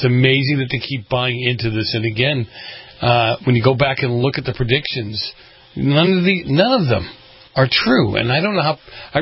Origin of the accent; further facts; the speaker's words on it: Boston, Massachusetts, United States; I grew up in Boston.